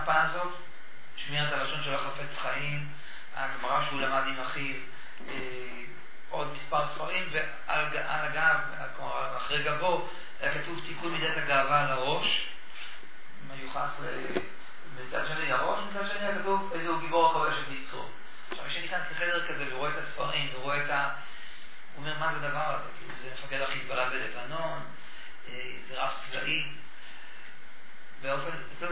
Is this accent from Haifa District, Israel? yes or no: no; Jerusalem, Jerusalem District, Israel; גדלנו בשכונה סנהדרין המורחבת בירושלים, שכונה אפשר להגיד אפילו אולי עם גוון חרדי כלשהו